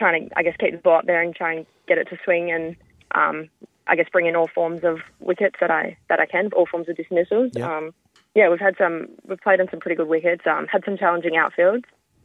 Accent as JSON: {"language": "English", "town": "Sydney", "region": "New South Wales", "country": "Australia", "tie": "born or raised there", "said": "Yeah, so I grew up in Western Sydney."}